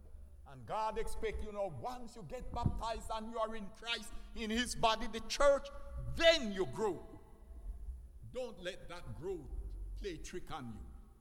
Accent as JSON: {"language": "English", "town": "Scott's Pass", "region": "Clarendon", "country": "Jamaica", "tie": "born or raised there", "said": "I grew up in Scott Pass, Main Road. When you're going from here to Montego Bay, you have to pass my wonderful district."}